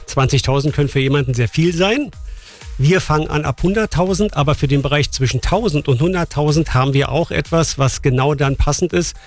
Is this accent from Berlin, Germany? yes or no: yes; Berlin, Germany; Also ich verstehe den Satz als Berliner nicht